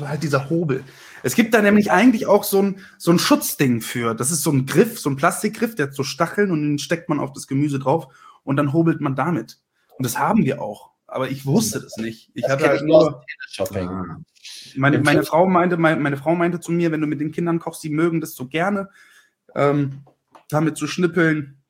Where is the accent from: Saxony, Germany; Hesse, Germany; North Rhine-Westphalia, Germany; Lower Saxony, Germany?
North Rhine-Westphalia, Germany; Ich bin in Vorderwestfalen groß geworden und wohne jetzt aktuell in Espelkamp. Aber mehr so zu Lübbecke hin, da so die Ecke.